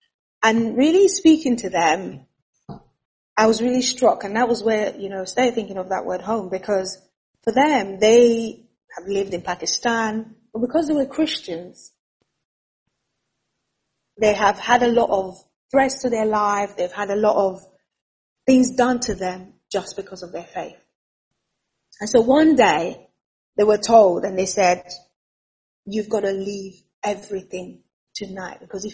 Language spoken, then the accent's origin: English; Nigeria; born there; Nigeria is actually my home country, so I was born in Nigeria.